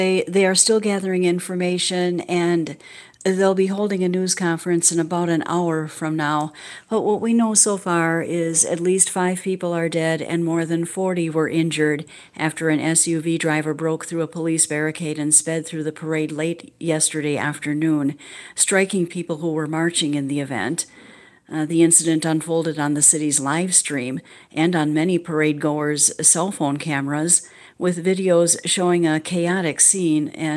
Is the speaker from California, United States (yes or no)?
no; Waukesha, Wisconsin, United States; Just a little personal note, I am from Waukesha myself, and I can tell you it's a very, very tight-knit community.